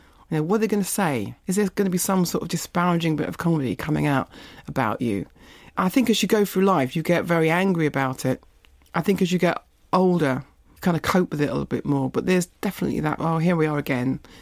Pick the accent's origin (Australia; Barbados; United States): Barbados; accent: Bajan; At school, when I first started, my Bajan accent was much stronger.